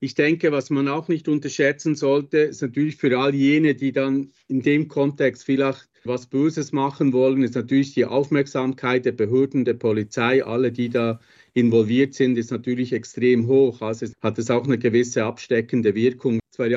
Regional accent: Switzerland; Ich bin ja Schweizer

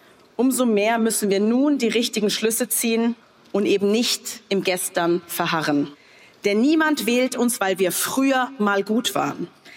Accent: Karlsruhe, Baden-Württemberg, Germany; Ich komme aus Karlsruhe. Meine Mutter stammt aus Jamaika.

